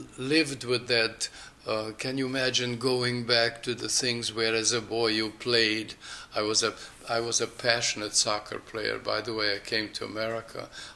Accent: Hungary; I went to my hometown in former Czechoslovakia, now it's Hungary, to see what was left. I went back to my native village as well to look.

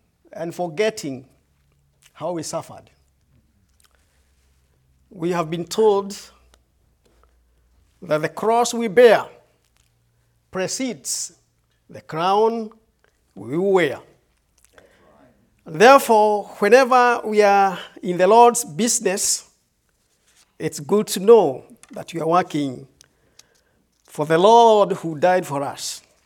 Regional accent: Kenya; I'm saved by the grace of God. I'm from Kenya, East Africa.

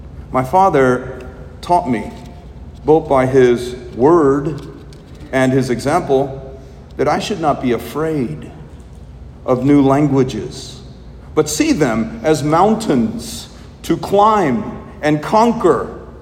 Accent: Little Rock, Arkansas, United States; first language Malayalam; Growing up in Little Rock, I was becoming more fluent in English, but I was forgetting my native Malayalam.

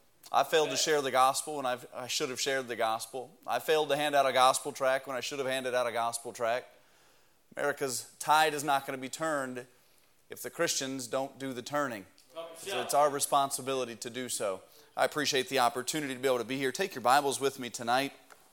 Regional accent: Cape Girardeau, Missouri, United States; I grew up really in Cape Girardeau, Missouri

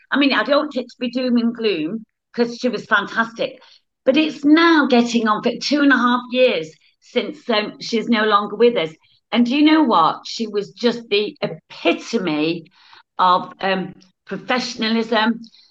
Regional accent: Nottingham, East Midlands, United Kingdom; I'm quite proud to say that I come from Nottingham

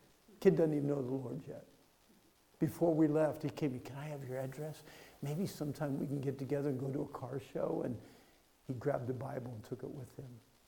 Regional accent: Pennsylvania, United States; I grew up again in Pennsylvania, and one of my jobs is I would help the sheep shear. I worked on a farm.

